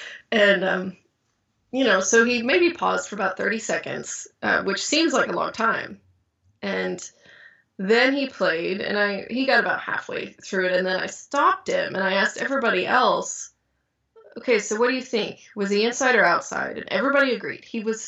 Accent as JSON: {"language": "English", "town": "Knoxville", "region": "Tennessee", "country": "United States", "tie": "born or raised there", "said": "I'm from Knoxville, Tennessee."}